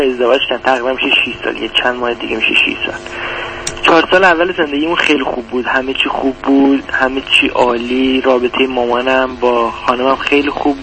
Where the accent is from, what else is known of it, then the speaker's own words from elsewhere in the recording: Iran; moved away; من از ایران اومدم باهاش،